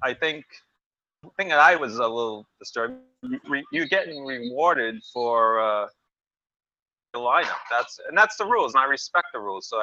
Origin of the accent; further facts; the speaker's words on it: Boston, Massachusetts, United States; But I'm from Boston, so you know